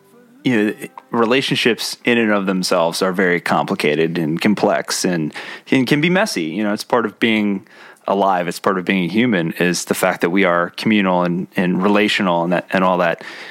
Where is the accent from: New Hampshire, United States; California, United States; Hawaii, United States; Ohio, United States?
Ohio, United States; Columbus; We're both from Columbus.